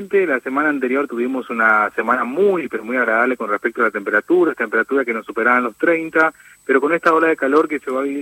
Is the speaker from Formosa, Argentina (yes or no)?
yes; Formosa, Argentina; quizás sos de Formosa, yo soy de allá